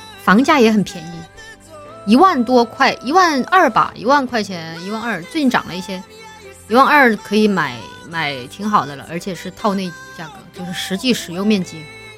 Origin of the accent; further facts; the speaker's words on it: Chongqing, China; now in Shanghai, China; 但是重庆其实也是个很大的城市了，我又不是说真的从山村里出来，然后来到上海的花花世界一下子就迷惑了，被迷惑了。重庆在我看来是1.5线城市。你们，我平时说自己是山区来的，山里的女主播，是因为我们重庆是个山区山城